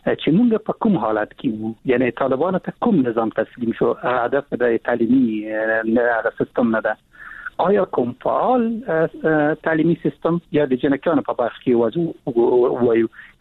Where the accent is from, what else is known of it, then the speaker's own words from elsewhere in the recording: Afghanistan; زه افغان یم